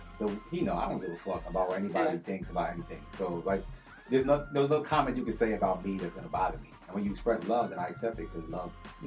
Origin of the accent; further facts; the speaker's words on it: Jamaica; In my mind, I'm saying, fuck out of here, but I'm Jamaican and very respectful, and I'm not going to disrespect somebody's mom.